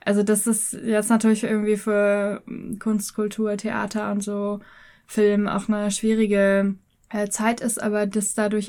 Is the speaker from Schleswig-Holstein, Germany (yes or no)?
no; Hanover, Lower Saxony, Germany; Also ich komme aus Hannover. Oute mich an der Stelle mal.